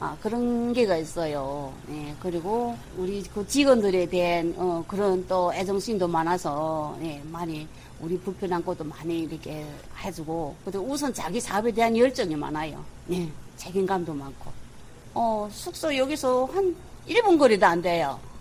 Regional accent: North Korea; now in South Korea; 북한에서는 뭐 홍보라는 거 모르고 살아왔으니까

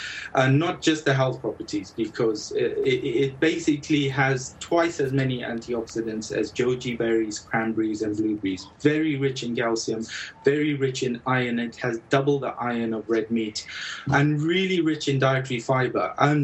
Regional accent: Zambia; And since I was from Zambia and we grew up with baobabs and eating what is known as the cream of tartar

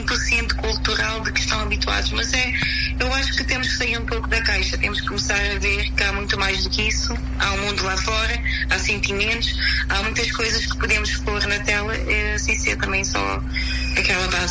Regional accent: Cape Verde; às vezes faço coisas ligadas assim a cultura cabo-verdiana, porque sou cabo-verdiana e gosto muito

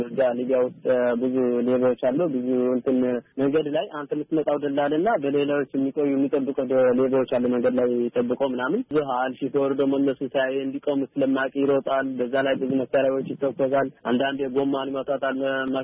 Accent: Oromia, Ethiopia; moved away as an adult; በፖለቲካ ችግር ነው ከሀገሬ ተሰድጄ የመጣሁት። ኦሮሞ ነኝ።

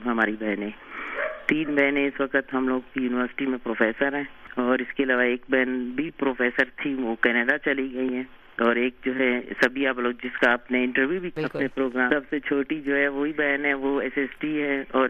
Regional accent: Balochistan, Pakistan; born there; میں سبھی سے بلانگ کرتی ہوں, بلوچستان کا ایک شہر ہے اور میری پیدائش وہیں کی ہے.

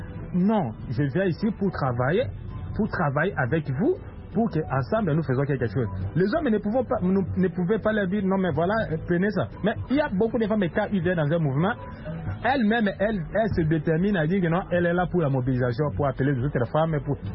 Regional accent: Kinshasa, DR Congo; principalement chez nous en Afrique, voilà. Et même chez moi au Congo, ici à Kinshasa.

